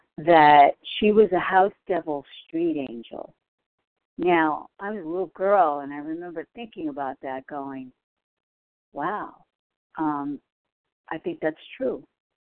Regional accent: New York, United States; I'm from New York, recovered compulsive eater.

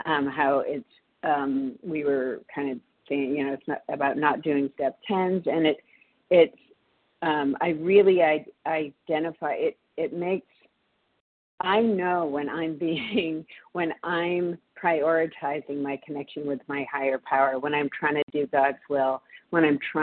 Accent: Massachusetts, United States; now in New York, United States; From Massachusetts, but I'm currently in New York.

